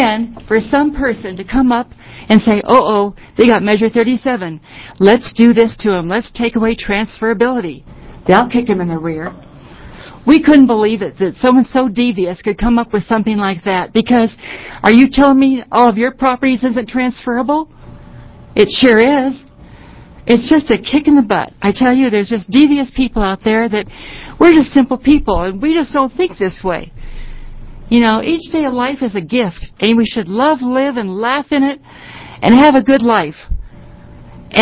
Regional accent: Sisters, Oregon, United States; from Sisters, Preti. Oregon. Proud to be one of the chief petitioners.

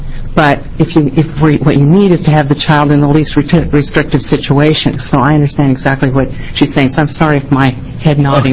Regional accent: Portland, United States; I'm from Portland.

